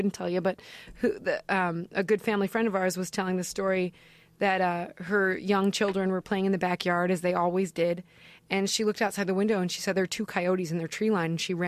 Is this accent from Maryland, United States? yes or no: no; Cleveland, Ohio, United States; In the Cleveland Metro Parks, where I'm from and where my family resides